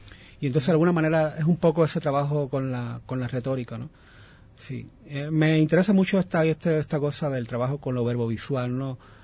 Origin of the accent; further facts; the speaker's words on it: Camagüey, Cuba; born there; Camagüey, una ciudad que es como en la provincia más grande de Cuba, que es en el centro de la isla, y que fue donde yo nací.